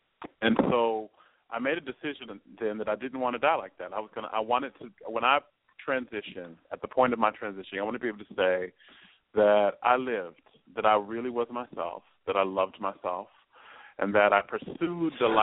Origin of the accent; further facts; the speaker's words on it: Oklahoma, United States; also born or lived in Washington, D.C. / Atlanta / New York; Yes, I was born and raised in Oklahoma and moved back here a few years ago.